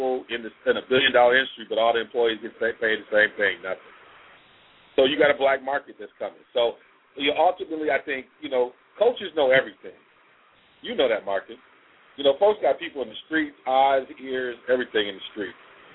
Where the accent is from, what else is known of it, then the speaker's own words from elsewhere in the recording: Ann Arbor, Michigan, United States; You know, I grew up in Ann Arbor, and some of the folks they talk about are cats I knew, who are hustlers.